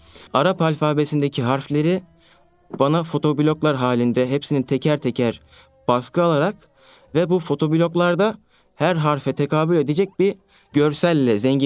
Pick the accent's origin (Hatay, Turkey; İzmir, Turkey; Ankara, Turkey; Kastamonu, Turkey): Kastamonu, Turkey; Kastamonu'da doğdum ve bu zamanıma kadar Kastamonu'da büyüdüm elhamdülillah.